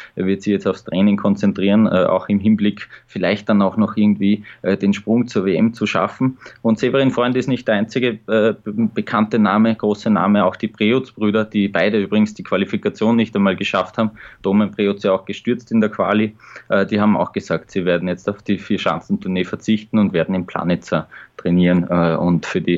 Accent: Austria; Also als Österreicher kann man da nur neidisch drauf schauen auf dieses Zwischenresultat.

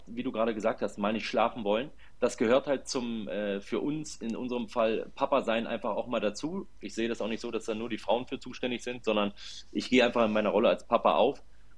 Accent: Berlin, Germany; now in Cologne, Germany; Das ist ja mein Heimatverein, wo ich aufgewachsen bin. Ich bin ja gebürtiger Berliner und lebe jetzt in Köln.

